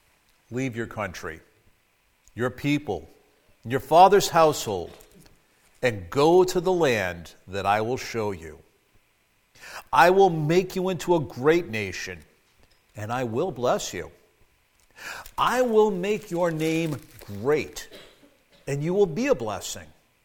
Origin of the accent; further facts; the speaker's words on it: Massachusetts, United States; also born or lived in Rhode Island / Kansas City; now in Maine, United States; I was born in Rhode Island, raised in Massachusetts, educated in Kansas City, and went to Maine, so I tell everybody I took a very scenic route up the coast.